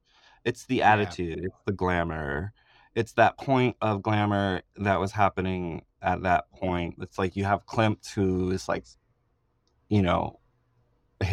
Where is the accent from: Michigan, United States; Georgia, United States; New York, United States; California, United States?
Michigan, United States; Detroit; I grew up in Detroit, and so I had the DIA collection to sort of worship when I was a kid, and I really loved it.